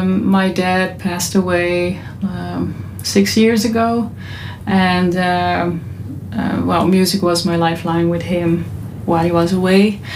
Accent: Netherlands; Well, I'm from Holland, Europe, and there's a lot of water in Holland.

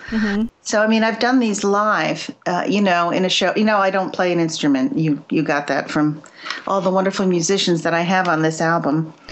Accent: New Jersey, United States; I know, and I have my girlfriends that I grew up with in New Jersey listen to it and they start crying.

